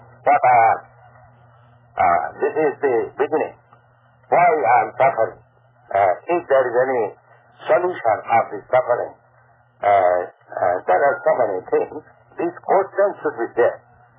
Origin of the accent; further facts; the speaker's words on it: Kolkata, West Bengal, India; born there; now in Vrindavan, India; I was born in Calcutta.